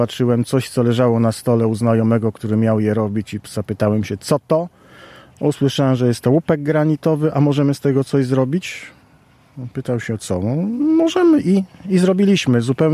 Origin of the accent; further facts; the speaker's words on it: Warsaw, Masovian Voivodeship, Poland; Rzeszów ma do Warszawy dużo, bo ja jestem warszawiakiem, tak?